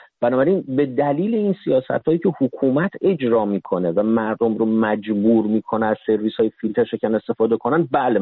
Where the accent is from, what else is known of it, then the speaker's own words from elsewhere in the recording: Iran; در ایران به دنیا اومدم و بزرگ شدم